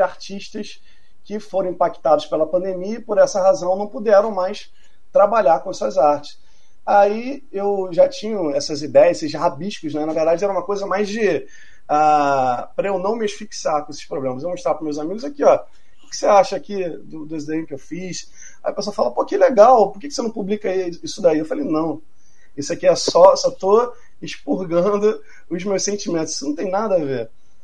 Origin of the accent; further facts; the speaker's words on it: Rio de Janeiro, Brazil; eu sou daqui do Rio de Janeiro, né, sou professor de arte do estado.